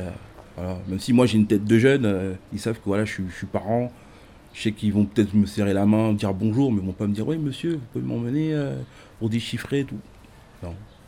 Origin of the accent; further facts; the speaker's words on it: Île-de-France, France; now in Saint-Denis, France; Mais à la base je suis pas du Saint-Denis moi, je suis du 91 à la base.